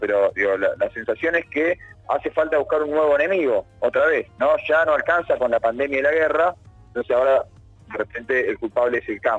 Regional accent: Argentina; porque yo soy un trabajador argentino

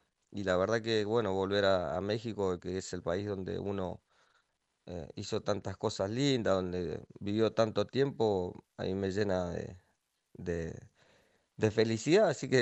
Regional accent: Argentina; en este caso de Argentina, pues yo soy argentino, no podía jugar en otra selección

